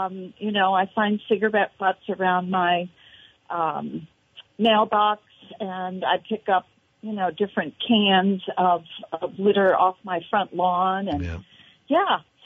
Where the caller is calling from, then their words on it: Randolph Center, Vermont, United States; Randolph Center.